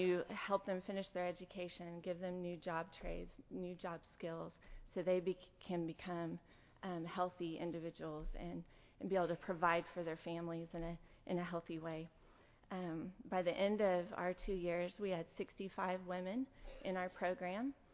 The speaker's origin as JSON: {"language": "English", "town": "Oklahoma City", "region": "Oklahoma", "country": "United States", "tie": "born or raised there", "said": "I grew up in Oklahoma City, and I graduated here from Southwestern in May of 2006"}